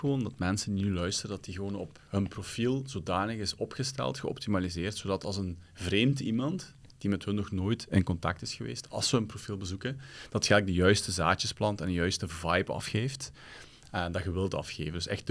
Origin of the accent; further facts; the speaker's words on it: Limburg, Belgium; En ze vonden wel tof dat ik uit Limburg kwam. Dat is altijd wel leuk, hè. Zo'n Limburger is funny.